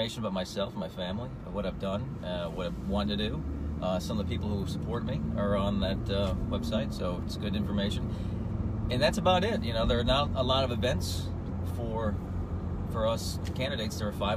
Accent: Michigan, United States; also born or lived in Washington, D.C. / New York; I came from Michigan. I'm born and raised in a small town in southeast Michigan.

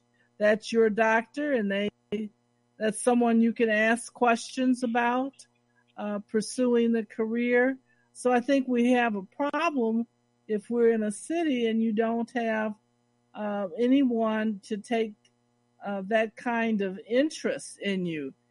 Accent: Chicago, Illinois, United States; now in Milwaukee, United States; I'm from Chicago, and I always had Black health professionals. We saw them. We knew them. I didn't know anything else but that. But upon coming to Milwaukee, I find a very different scenario.

